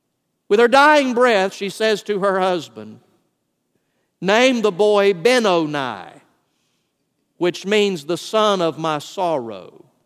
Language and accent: English; Valdosta, Georgia, United States; also born or lived in Atlanta; Many of you are aware that I was raised in Valdosta, Georgia. I was born in Atlanta, but my parents quickly moved to Valdosta.